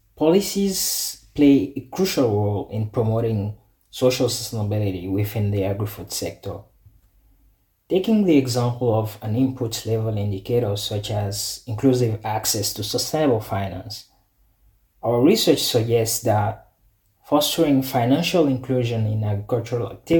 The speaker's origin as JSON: {"language": "English", "country": "Benin", "said": "I'm from Benin, a small West African country where agriculture provides 70% of employment and contributes nearly 25% to the GDP."}